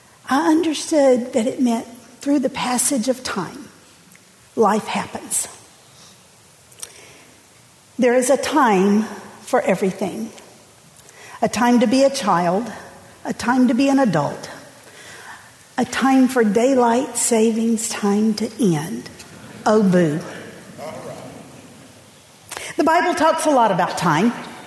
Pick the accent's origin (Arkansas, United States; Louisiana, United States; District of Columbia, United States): Louisiana, United States; I grew up in Louisiana. My husband, Ron, grew up in the north. A year after we got married, we moved to Burlington, Vermont, South Burlington, Vermont.